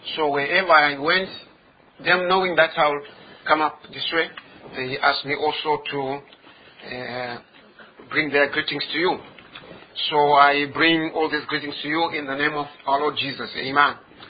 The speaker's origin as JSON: {"language": "English", "country": "Zimbabwe", "said": "I come from Zimbabwe, Africa."}